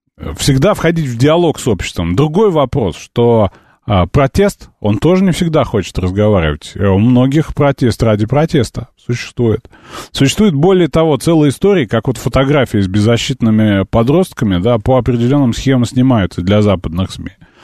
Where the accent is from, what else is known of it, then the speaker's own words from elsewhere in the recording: Minsk, Belarus; Я как белорус, минчанин, это заявляю ответственно